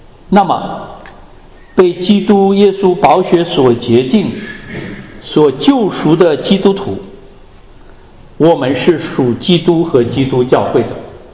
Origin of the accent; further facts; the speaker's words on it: China; 我经常讲，我们中国人，我们喜欢选择一个好的学区